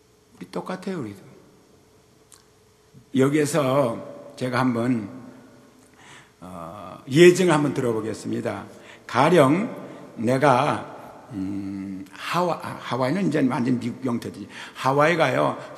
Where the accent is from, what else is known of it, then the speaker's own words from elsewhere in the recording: South Korea; 분명히 내가 한국 사람이고 한국에 있는데 일본 시민권자야 우리가. 일본의 영역에 살고 있었다 이 말이에요.